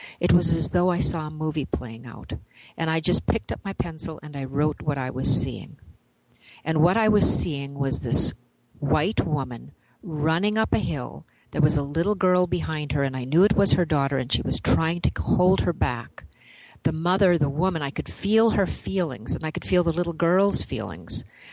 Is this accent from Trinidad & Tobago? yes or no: no; Canada; as a Canadian, as I said, I really didn't have to study that history when I was growing up